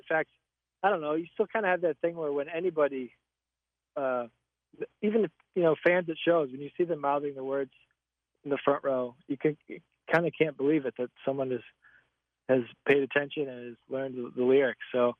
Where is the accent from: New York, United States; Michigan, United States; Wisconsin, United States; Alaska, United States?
Michigan, United States; we grew up in Michigan, and I spent a lot of time up on Lake Huron.